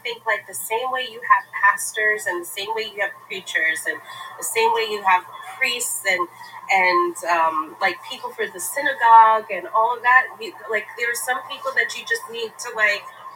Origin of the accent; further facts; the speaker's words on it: Brooklyn, New York, United States; No, from New York. I'm born and bred in Brooklyn.